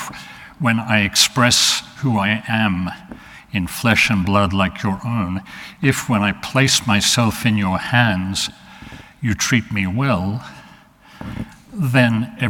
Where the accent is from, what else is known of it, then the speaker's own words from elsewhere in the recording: Australia; accent: Australian; I know sometimes my Australian accent confuses people about what I'm saying